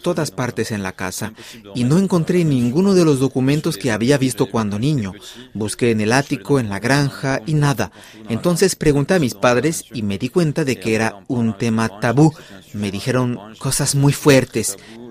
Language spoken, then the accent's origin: Spanish; Punta Arenas, Magallanes and Chilean Antarctica, Chile; born there; Solo sé que nací en Punta Arenas.